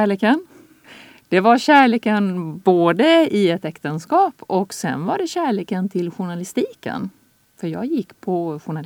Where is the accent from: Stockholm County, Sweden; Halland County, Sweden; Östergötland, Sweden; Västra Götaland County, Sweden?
Halland County, Sweden; Och eftersom jag är från Halland så var jag hemma i mitt föräldrahem. Jag är uppvuxen på en bondgård i Halland.